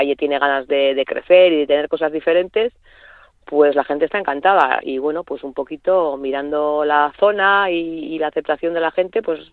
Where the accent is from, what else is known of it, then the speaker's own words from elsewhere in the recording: Guernica, Basque Country, Spain; lo mismo que nosotros venimos de la zona de Guernica